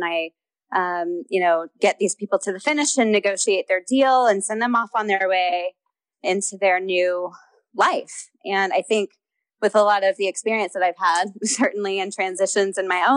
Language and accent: English; Houston, Texas, United States; And, you know, I grew up in Houston, so I just know a lot of people in Texas.